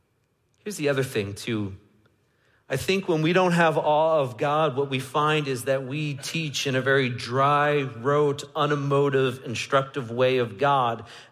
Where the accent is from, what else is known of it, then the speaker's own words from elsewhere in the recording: New York City, New York, United States; Right, I grew up in New York, and in New York, there's a thing called the New York Minute.